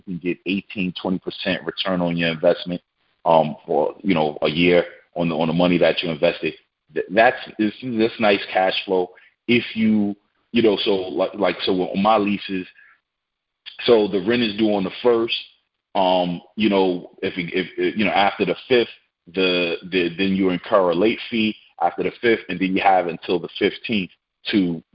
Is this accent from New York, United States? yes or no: yes; New York, United States; So I'm from New York.